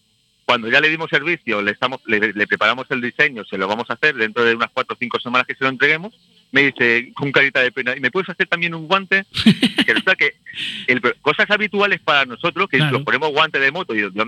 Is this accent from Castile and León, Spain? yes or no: yes; Zamora, Castile and León, Spain; now in Leganés, Spain; Yo soy zamorano, tengo el negocio montado ahora mismo en Leganés, en el Sanville, y me considero un español como el que más.